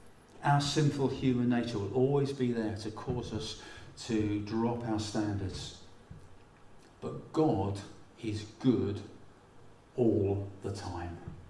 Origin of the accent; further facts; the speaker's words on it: London, United Kingdom; moved away as an adult; I grew up in London, as did Jill. We were born and brought up in South London.